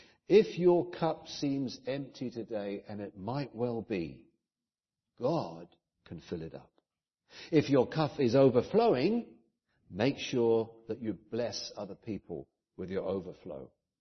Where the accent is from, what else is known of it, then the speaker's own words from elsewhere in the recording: United Kingdom; We're all from different countries. I'm from Britain.